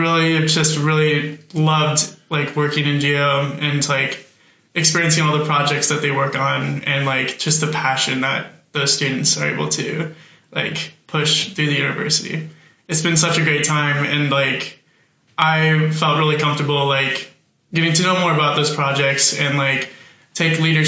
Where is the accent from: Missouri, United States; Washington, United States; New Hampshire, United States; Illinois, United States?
Washington, United States; Yakima; Yeah, I'm from Yakima, Washington, also known as the Palm Springs of Washington. It's the desert.